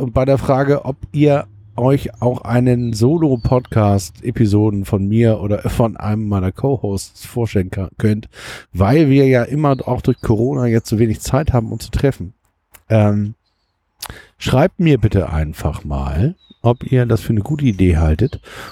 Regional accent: Hamburg, Germany; wusste natürlich nicht als Hamburger, dass Duisburg mit der Bahn 20 Minuten weit weg ist

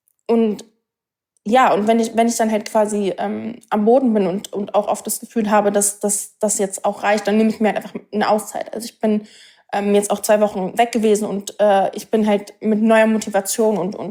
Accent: Berlin, Germany; born there; Ich bin in Berlin geboren, so, ne? Ich bin Deutsche.

